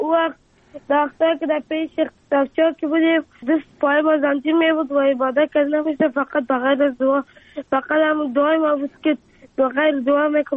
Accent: Afghanistan

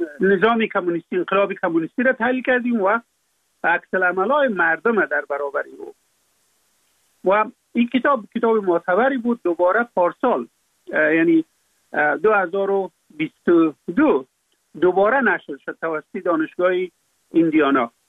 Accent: Afghanistan; در اونجا فقط من افغان هستم

